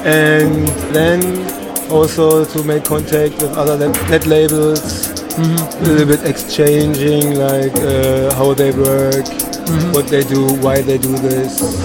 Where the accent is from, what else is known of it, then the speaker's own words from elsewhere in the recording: Berlin, Germany; English is a second language; And I'm here from Berlin, yeah.